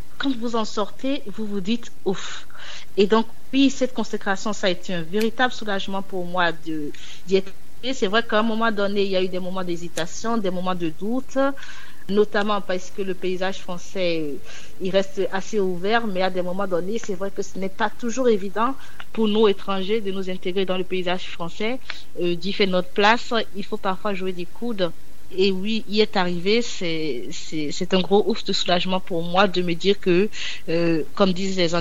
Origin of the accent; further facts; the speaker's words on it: Benin; je sais que j'ai grandi au Bénin